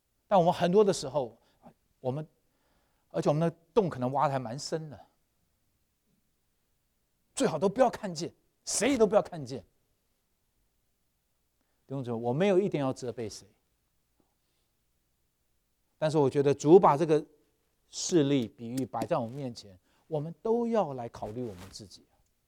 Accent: China; 当然我们中国人都很谦虚，我们都是一千的了。

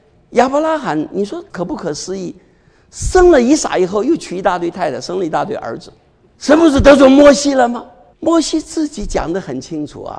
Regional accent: Shaoxing, Zhejiang, China; 好了，你是上海人，我是绍兴人

